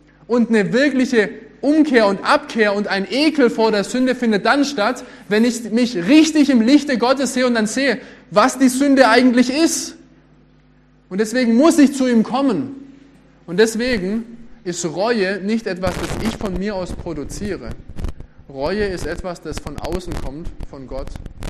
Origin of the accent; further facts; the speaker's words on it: Baden-Württemberg, Germany; Und ich bin ja auch ein Schwabe und Schwaben denken vielleicht manchmal auch anders